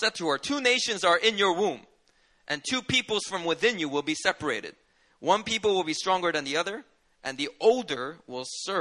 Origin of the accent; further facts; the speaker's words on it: Gyeongsang, South Korea; You know, I'm personally from Gyeongsangdo. So obviously, I think the Gyeongsangdo people are always right.